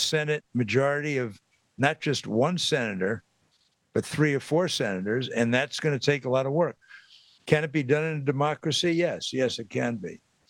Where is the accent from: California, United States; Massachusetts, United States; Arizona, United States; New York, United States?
New York, United States; born there; I like New York. I was born in New York because my dad came back from the Marine Corps, and he enrolled in Fordham University, and my mom worked in the phone company to put him through, and I was born.